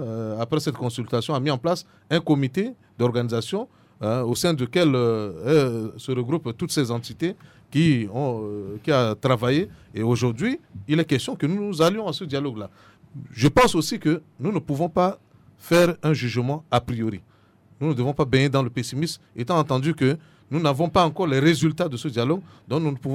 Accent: Central African Republic; en tant que centrafricain

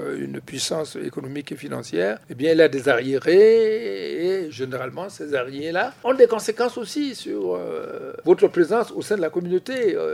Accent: Central African Republic; je suis président de la Commission, je suis centrafricain

